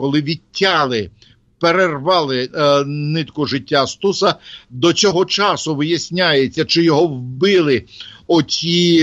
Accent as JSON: {"language": "Ukrainian", "town": "Odesa", "region": "Odesa Oblast", "country": "Ukraine", "tie": "born or raised there", "first_language": "Russian", "second_language": "Ukrainian", "said": "я виріс в російськомовній родині в Одесі. Мій діду нащадок поляків і німців, моя бабця донська козачка, мамина мама, так, вона з Винничини"}